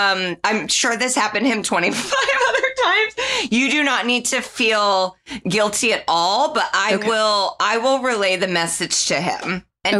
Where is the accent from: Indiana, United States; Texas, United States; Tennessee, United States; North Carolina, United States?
Indiana, United States; Indianapolis; now in Los Angeles, United States; And I'm from Indianapolis.